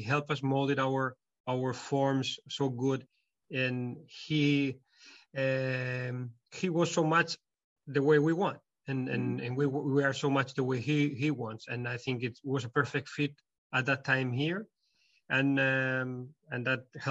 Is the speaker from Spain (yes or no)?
yes; Spain; English is a second language; And look, I'm from Spain, okay?